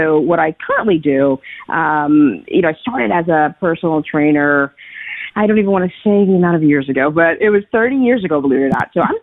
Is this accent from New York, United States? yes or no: yes; New York, United States; I am a New Yorker, indeed. Born and raised in New York.